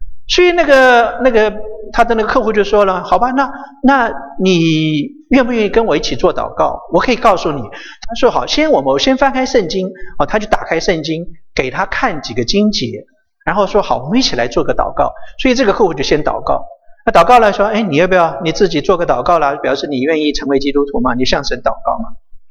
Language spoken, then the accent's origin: Chinese; China; 哎呀，我们中国人都会一起的聚餐，总少不了一起的聚餐